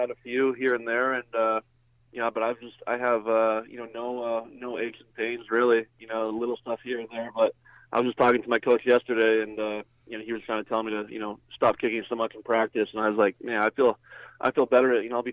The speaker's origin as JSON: {"language": "English", "town": "Regina", "region": "Saskatchewan", "country": "Canada", "tie": "born or raised there", "said": "So I think that a lot of memories have to do with the Rough Riders growing up in Regina."}